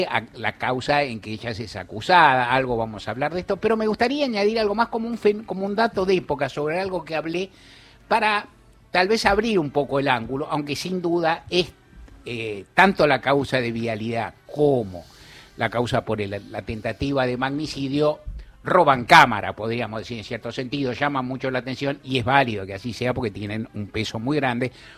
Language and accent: Spanish; Argentina; arrancamos bien como argentinos